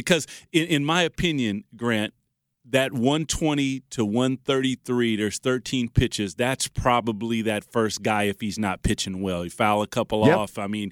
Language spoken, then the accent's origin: English; Seattle, Washington, United States; But, you know, I lived in Seattle. I'm from Seattle.